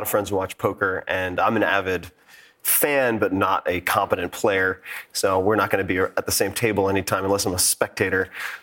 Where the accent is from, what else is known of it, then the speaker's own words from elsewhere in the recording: Long Island, New York, United States; I'm from Long Island. It might come out on my part.